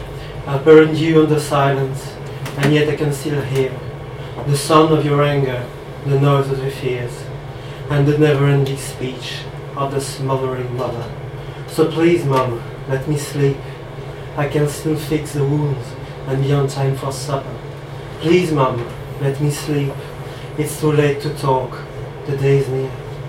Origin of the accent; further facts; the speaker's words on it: Belgium; now in Cork, Ireland; Hi, so I just arrived in Cork 1 month ago. I'm from Belgium.